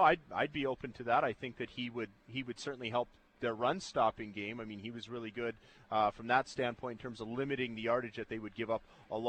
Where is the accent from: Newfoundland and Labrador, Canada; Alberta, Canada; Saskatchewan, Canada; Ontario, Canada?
Saskatchewan, Canada; Kipling; will be in my hometown of Kipling, Saskatchewan